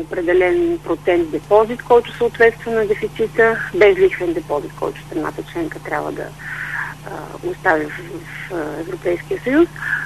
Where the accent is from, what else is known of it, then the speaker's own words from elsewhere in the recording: Stara Zagora, Stara Zagora Province, Bulgaria; аз също съм от Стара Загора, така че като Старозагорка съм горда